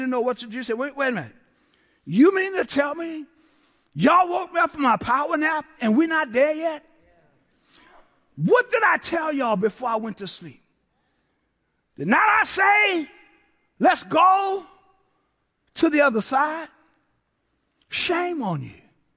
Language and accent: English; New Orleans, Louisiana, United States; when I was a kid growing up in the Lower Ninth Ward in New Orleans, I loved Saturday morning cartoons because that's when my superheroes came on.